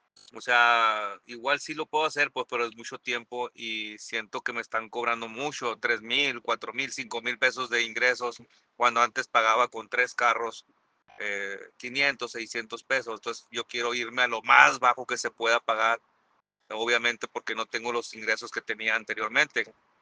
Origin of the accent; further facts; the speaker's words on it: Hermosillo, Sonora, Mexico; soy de acá de Hermosillo, Sonora.